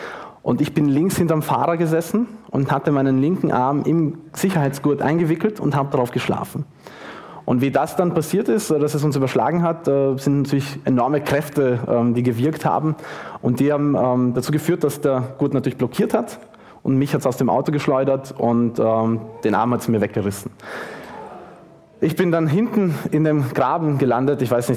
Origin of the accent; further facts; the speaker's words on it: Austria; dass man als Österreicher zu Schweizern redet